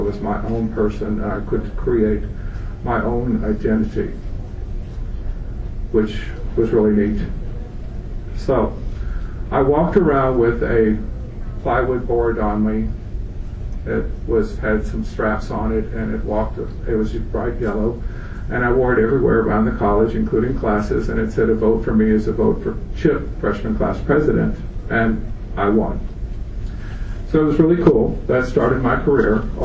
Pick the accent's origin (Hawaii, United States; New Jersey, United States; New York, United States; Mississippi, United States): Hawaii, United States; And because I grew up in Hawaii learning how to swim like a fish, that was a natural thing.